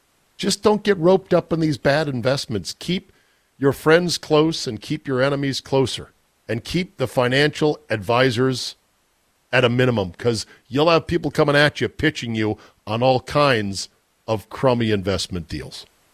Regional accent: the South, United States; I'm from the South, baby. We don't know what snow looks like.

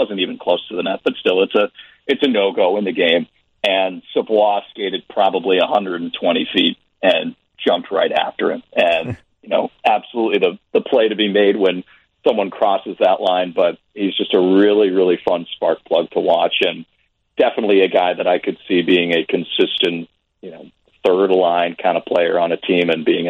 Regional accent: Boston, Massachusetts, United States; this is high praise, and I'm from Boston, so I'll try and this is with no bias.

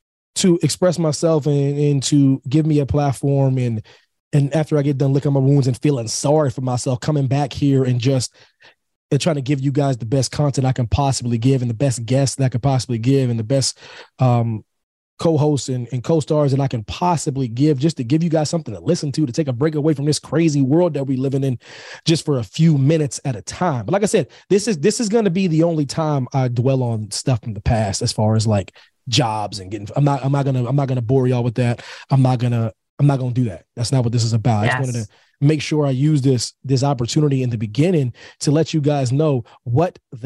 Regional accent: Pennsylvania, United States; Pennsylvania is my home state, military kid and whatnot, but Pennsylvania is my home for various reasons

